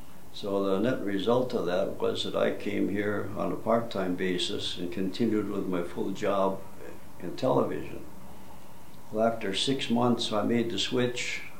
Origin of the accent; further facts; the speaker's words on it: Peshtigo, Wisconsin, United States; they made the first laminated wood arches in my hometown of Peshtigo.